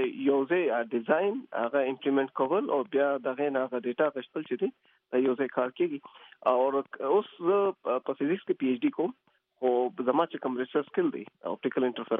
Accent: Mardan, Khyber Pakhtunkhwa, Pakistan; also born or lived in Quetta; علاقه مې مردان ده, خو لکه زه چې کله درې کالو ما خپل علاقه پریښودې ده او زه درې کالو په کوټه کې یم, نو ما د وخت سره ټول تعلیم کوټه کې کړی دی

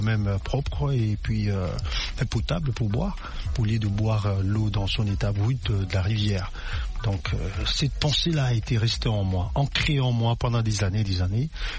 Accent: Kinshasa, DR Congo; je suis quinois, je suis né à Kin, et connaissant un peu, ça faisait longtemps aussi, je suis rentré en 2018.

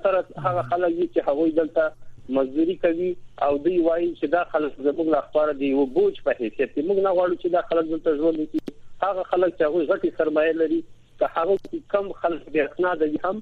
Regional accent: Afghanistan; now in Pakistan; موږ خو افغان سټیزن یا پی او آر کارډ یا ای سی سی په نوم باندې کارونه دي دا لرو.

